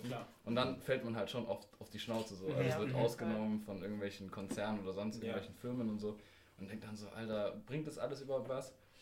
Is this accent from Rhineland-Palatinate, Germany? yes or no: no; Cologne, North Rhine-Westphalia, Germany; born there; now in Stuttgart, Germany; Ich bin in Köln geboren.